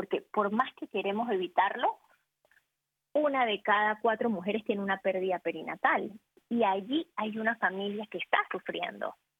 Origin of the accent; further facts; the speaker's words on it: Panama City, Panamá, Panama; born there; yo nací el 22 de septiembre de 1984 en la ciudad de Panamá. Me siento como ciudadana del mundo, realmente. Amo mi país, estoy viviendo en mi país actualmente, estoy viviendo ahora en el interior del país